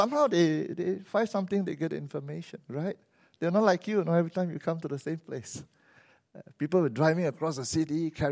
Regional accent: Malaysia; Wherever I go, because I'm Malaysian, you see.

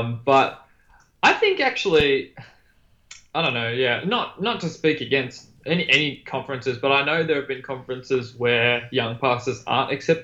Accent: Melbourne, Victoria, Australia; And I'm originally from Melbourne.

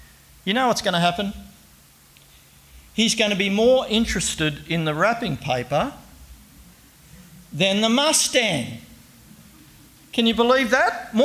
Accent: New South Wales, Australia; This is for, I come from Western Sydney originally.

